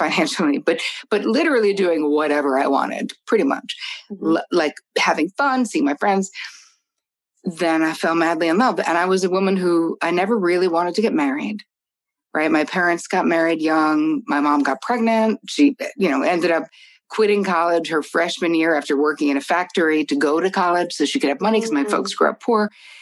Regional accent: New Jersey, United States; He realized how he lives in New Jersey, which I'm from Jersey, so I love Jersey.

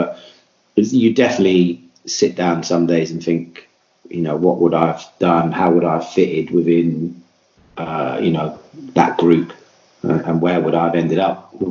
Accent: Bristol, South West England, United Kingdom; I mean, I think growing up in Bristol, not being a great sort of kid

